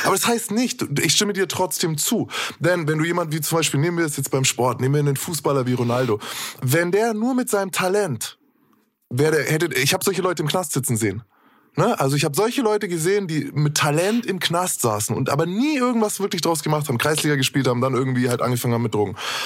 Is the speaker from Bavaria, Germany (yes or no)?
yes; Nuremberg, Bavaria, Germany; ich bin Nürnberger.